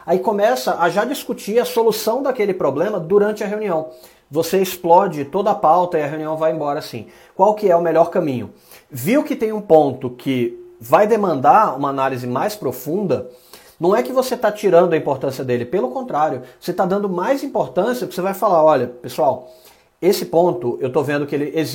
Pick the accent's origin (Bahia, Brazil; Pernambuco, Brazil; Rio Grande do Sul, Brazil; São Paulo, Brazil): Bahia, Brazil; Salvador; Meu sotaque já se perdeu um pouco, mas eu sou baiano, sou de Salvador. E na infância